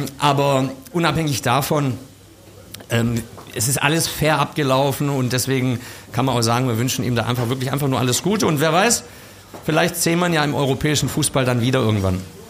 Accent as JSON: {"language": "German", "region": "Baden-Württemberg", "country": "Germany", "said": "als Schwabe hätte ich natürlich auch immer gerne höhere Eigenkapitalquote"}